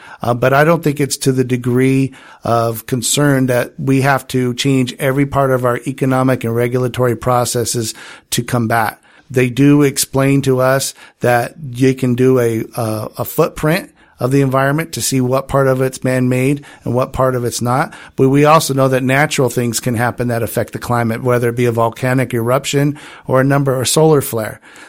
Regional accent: California, United States; I grew up in Imperial County. Geothermal was very big out there, and there's a lot of land out there where you could put solar panels where nobody goes.

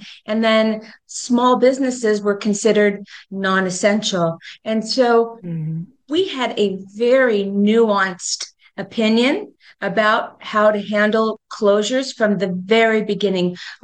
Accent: Tierrasanta, California, United States; I've lived here in San Diego County since I was 4 years old. In fact, I grew up in Tirasana.

